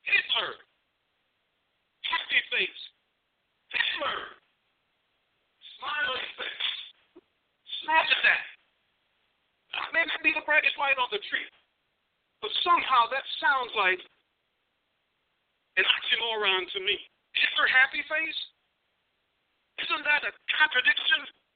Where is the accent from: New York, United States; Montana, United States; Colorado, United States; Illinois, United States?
Illinois, United States; Chicago; Mayor, Mr. Vice Mayor, members of the council … from Chicago.